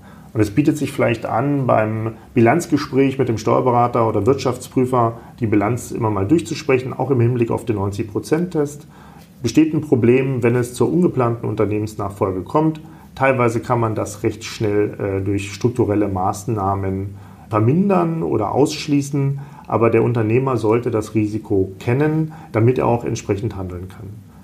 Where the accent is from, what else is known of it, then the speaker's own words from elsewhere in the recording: Salzgitter, Lower Saxony, Germany; born there; now in Kassel, Germany; Aus Salzgitter, bei Braunschweig.